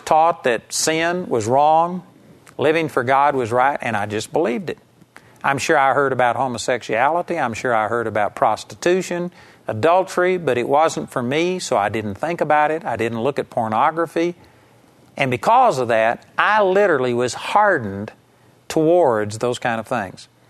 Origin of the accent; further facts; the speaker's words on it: Arlington, Texas, United States; I was raised in Arlington, Texas. I was a hick from Texas.